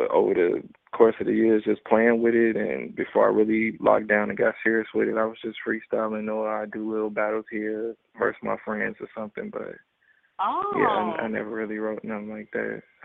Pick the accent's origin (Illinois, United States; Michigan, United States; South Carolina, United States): Illinois, United States; Chicago; every time we'd go out there and visit him, because I'm from Chicago